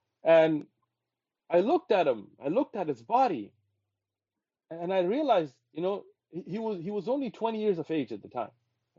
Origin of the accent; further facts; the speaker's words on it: San Diego, California, United States; Even though ethnically, yes, I was from Pashtun, from Pakistan, but I grew up in San Diego, and I had no Muslim friends.